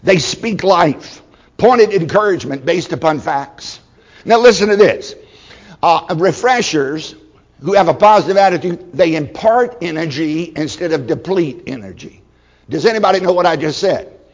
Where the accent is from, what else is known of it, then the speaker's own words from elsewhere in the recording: Virginia, United States; I grew up in Southside, Virginia. My parents grew enough Irish potatoes to feed the entire county.